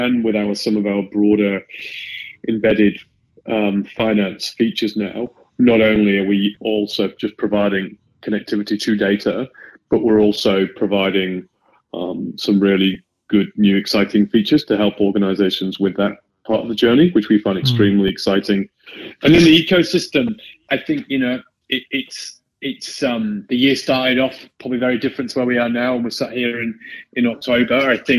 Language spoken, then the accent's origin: English; United Kingdom; I'm British, as you can tell probably by the accent.